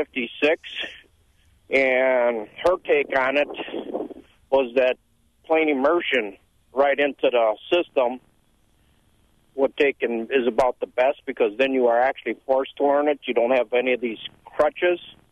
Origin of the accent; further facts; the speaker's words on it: Milwaukee, Wisconsin, United States; Growing up in Milwaukee, there's probably 40 different types of languages that are spoken here.